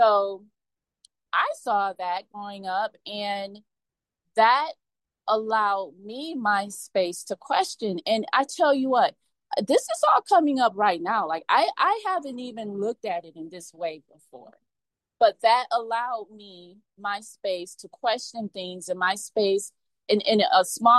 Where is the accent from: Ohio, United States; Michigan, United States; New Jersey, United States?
Michigan, United States; Detroit; I grew up in Detroit, Michigan, and the winters there can get pretty rough.